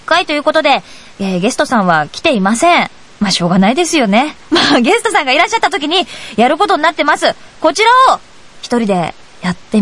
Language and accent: Japanese; Yokohama, Kanagawa, Japan; まあ、一応横浜の浜っ子なんですけどね。